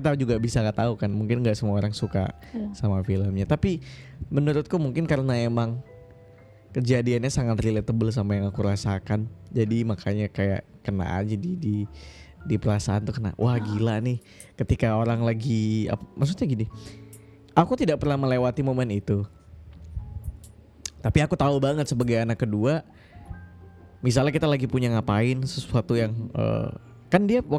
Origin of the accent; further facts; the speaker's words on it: Pontianak, West Kalimantan, Indonesia; Nah iya, Kalimantan, Kalimantan Barat. Aku dari Pontianak.